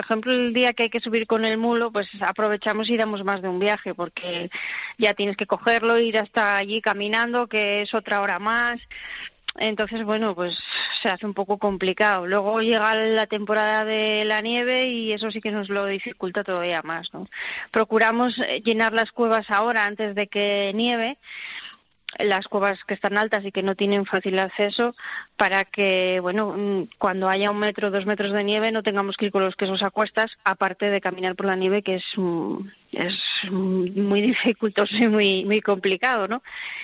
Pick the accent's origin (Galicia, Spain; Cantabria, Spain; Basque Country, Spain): Cantabria, Spain; Sotres; yo soy de aquí de Sotres, aunque no viví aquí mi infancia y de chavala, pero soy de aquí, yo sabía lo que era esto y siempre me había gustado vivir aquí.